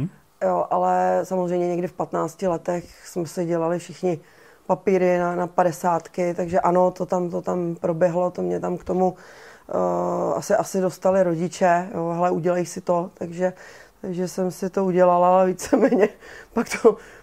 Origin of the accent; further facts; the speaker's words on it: Pardubice, Pardubice Region, Czechia; Já jsem původně z Pardubic.